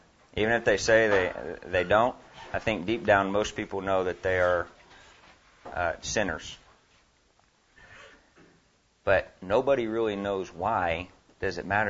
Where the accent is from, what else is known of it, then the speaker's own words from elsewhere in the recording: Oklahoma, United States; So I'm from Oklahoma. Most of you guys are from probably Oklahoma, Texas. This is the Bible Belt.